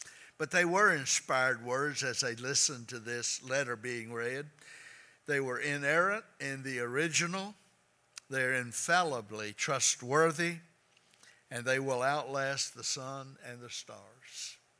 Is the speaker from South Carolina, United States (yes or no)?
no; Troy, Alabama, United States; When my mom, when we grew up there in Troy, Alabama, mom had a group of close friends.